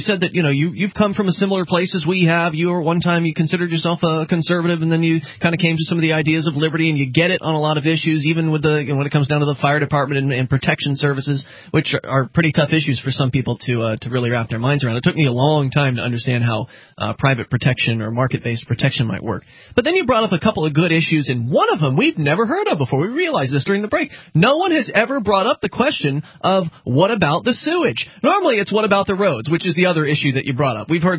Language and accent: English; Florida, United States; born there; But I was born in Florida, and I was a little scared. I was a little intimidated because I never really experienced winter before, like a real winter.